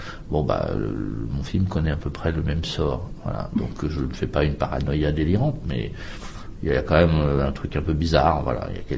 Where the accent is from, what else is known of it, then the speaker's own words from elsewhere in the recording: France; qu'on n'a pas forcément chez nous en France.